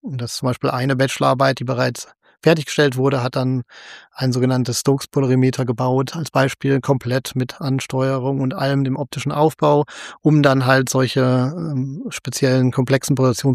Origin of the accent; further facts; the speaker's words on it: North Rhine-Westphalia, Germany; Als Ostwestfale sollte man ja denken, ich kenne Paderborn sehr gut.